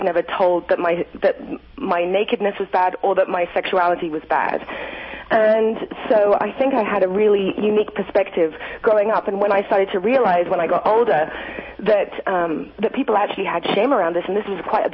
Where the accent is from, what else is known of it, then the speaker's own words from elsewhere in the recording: London, United Kingdom; obviously, I'm not from around here. I'm from London